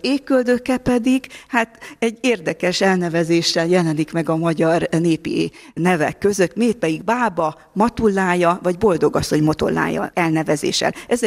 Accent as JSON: {"language": "Hungarian", "region": "Transylvania", "country": "Romania", "tie": "born or raised there", "said": "ott Erdélyben, az én szülőföldemen."}